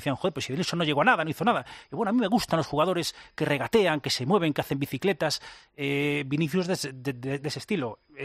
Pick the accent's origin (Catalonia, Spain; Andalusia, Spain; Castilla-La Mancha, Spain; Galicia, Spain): Galicia, Spain; Vigo; Soy de Vigo. En Vigo solo hay el Celta.